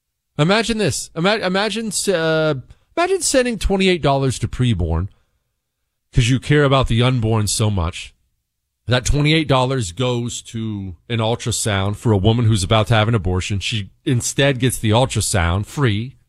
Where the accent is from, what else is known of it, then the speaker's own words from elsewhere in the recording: United States; I'm an American.